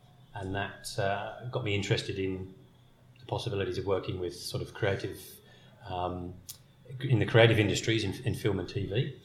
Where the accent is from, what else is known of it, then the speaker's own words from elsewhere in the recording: England, United Kingdom; And obviously I'm English. I grew up in England. I trained in England. And the early part of my career was in London.